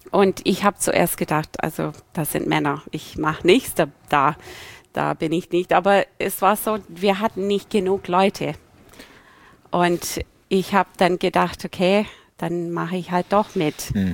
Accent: United States; German is a second language; als Amerikanerin Schwäbisch kann ich

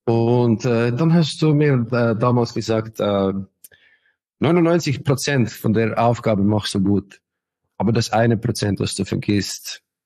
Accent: Switzerland; ich komme aus der Schweiz, ich habe in Zürich gearbeitet.

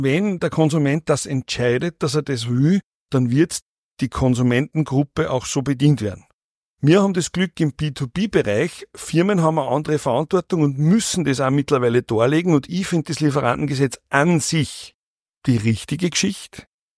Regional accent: Steinerkirchen, Upper Austria, Austria; born there; bin ein gebürtiger Steinerkirchner, also eine richtiges Landei, wenn man so will

